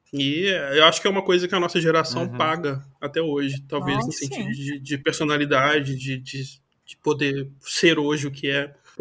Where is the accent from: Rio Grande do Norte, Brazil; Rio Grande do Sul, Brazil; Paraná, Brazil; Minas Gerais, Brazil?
Minas Gerais, Brazil; Belo Horizonte; quando eu voltei pra BH, sou de Belo Horizonte, e parei com essa andança de cidade a cidade